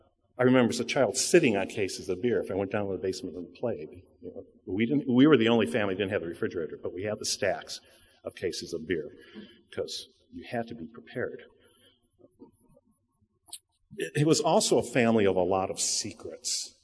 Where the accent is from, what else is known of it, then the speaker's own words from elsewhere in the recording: Chicago, Illinois, United States; I'm from Chicago, that great American city that divides alcohol from beer and wine.